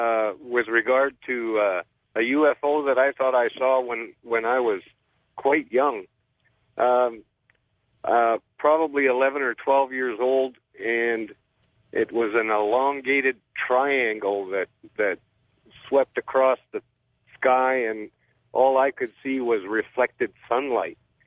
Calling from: British Columbia, Canada; from Vancouver Island.

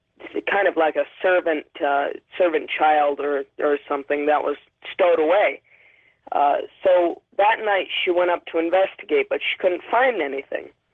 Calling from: Burlington, Vermont, United States; Hello, Burlington, Vermont.

